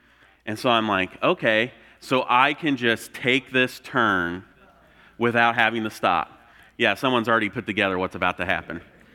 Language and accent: English; Indiana, United States; So from Indiana, grew up in rural Indiana, and so I can remember when I got my license, and my mom would let me drive around town